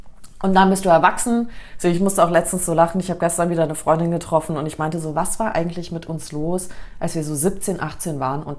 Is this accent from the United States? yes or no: yes; United States; ich bin ja in Amerika aufgewachsen